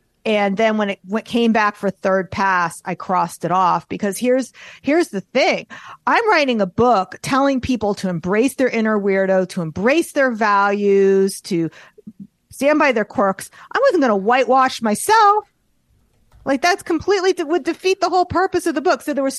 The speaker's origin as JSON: {"language": "English", "region": "New York", "country": "United States", "said": "I'm Jewish and I'm from New York."}